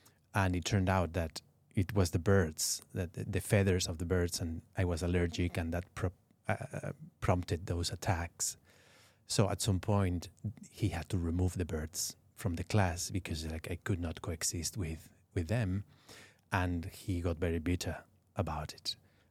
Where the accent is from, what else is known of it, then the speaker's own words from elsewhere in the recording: Balearic Islands, Spain; I'm from Mallorca, yes.